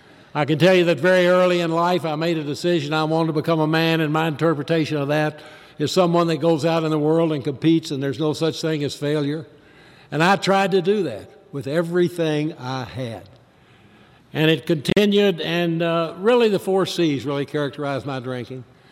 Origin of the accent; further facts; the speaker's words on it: Lexington, Kentucky, United States; found myself pulling a trailer with my possessions in it through the mountains of Tennessee back to my hometown of Lexington, Kentucky.